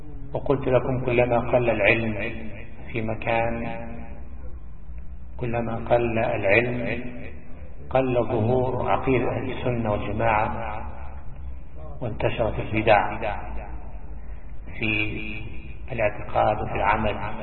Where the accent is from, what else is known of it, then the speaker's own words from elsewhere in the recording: Egypt; ومن العجل أن بلادنا مصر تصدر تلك الدول